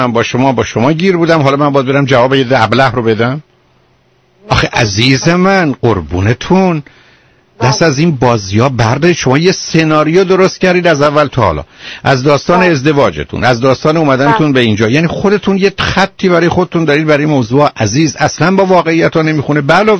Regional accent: Iran; moved away; ما از ایران اومدیم بیرون.

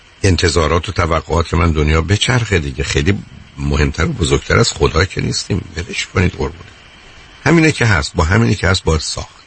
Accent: Iran; now in United States; بسیاری از ما از ایران اومدیم میخوایم اینجا ایرانی باشیم و ایرانی زندگی کنیم.

